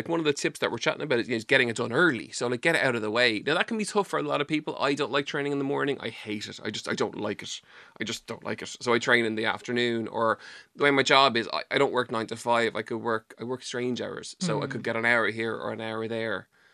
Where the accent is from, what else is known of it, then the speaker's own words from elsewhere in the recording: Dublin, Leinster, Ireland; accent: Dublin; now in West Cork, Ireland; I haven't got the West Cork accent yet, though. I've maintained my Dublin accent.